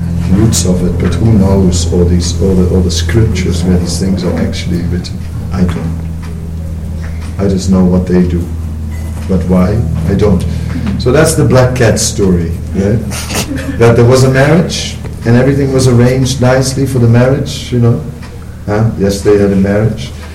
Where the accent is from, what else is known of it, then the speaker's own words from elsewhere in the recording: Netherlands; English is a second language; So I'm not from America. So in the Netherlands, we don't have Halloween.